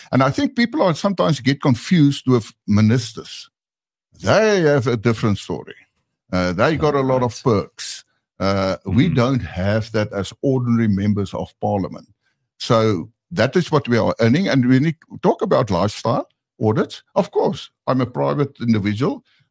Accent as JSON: {"language": "English", "country": "South Africa", "tie": "born or raised there", "said": "my hometown is Zalfontein. My head office is in Pretoria, so I must have a vehicle to travel."}